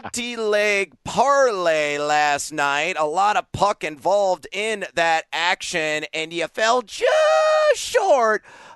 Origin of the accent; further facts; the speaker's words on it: Midwest, United States; I'm a ranch guy. I'm from the Midwest. That's how we do it.